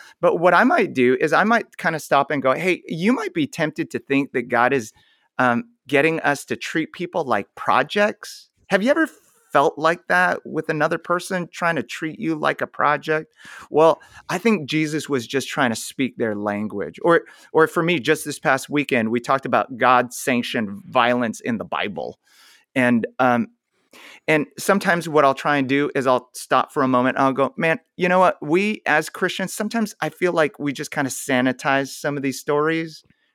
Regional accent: Portland, Oregon, United States; born there; My parents grew up in South Korea. I was born in Portland, Oregon.

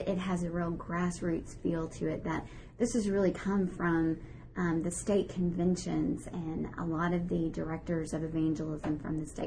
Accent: Tullahoma, Tennessee, United States; Well, if you don't know, I grew up in Tullahoma, Tennessee.

